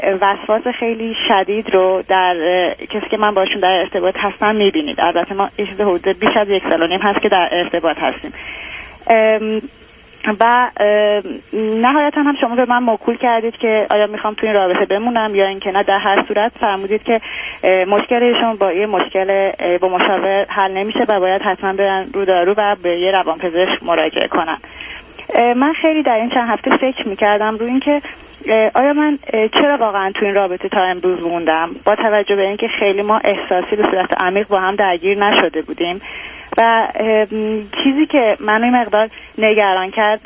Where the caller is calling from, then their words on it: Iran; از ایرانم تماس میگیرم